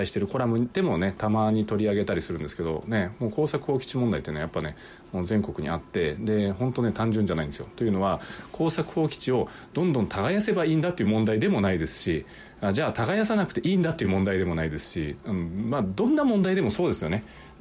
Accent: Ishikawa, Japan; もしかしたら私のふるさとのね、まあ、近くにもねそういうふうにね言われ始めたところがねあるかもしれないですよね。

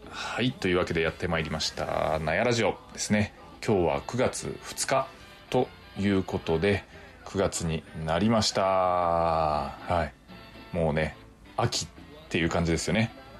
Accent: Nagasaki, Japan; 最近私、地元長崎県の、まあ、いろんな農産物をこう PR するお仕事をね

